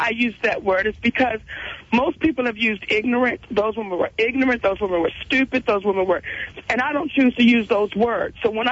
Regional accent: Baltimore, Maryland, United States; I'm from Baltimore, Maryland.

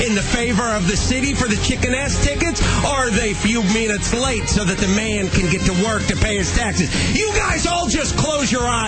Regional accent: United States; I'm an American.

